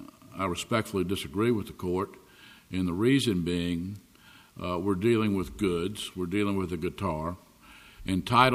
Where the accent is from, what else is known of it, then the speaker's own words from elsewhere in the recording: Memphis, Tennessee, United States; I'm from Memphis, Tennessee.